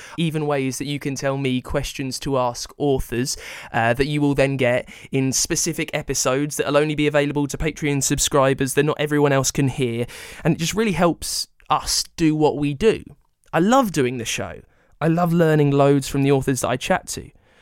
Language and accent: English; United Kingdom; I'm British, you see.